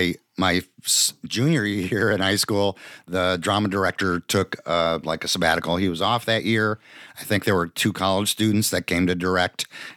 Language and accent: English; Milwaukee, Wisconsin, United States; I grew up in Milwaukee and I have two brothers